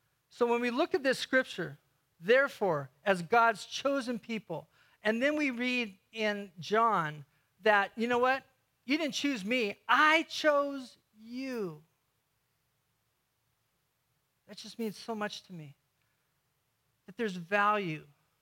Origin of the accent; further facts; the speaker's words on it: Seattle, Washington, United States; I'm from Seattle, just beautiful A-frame church.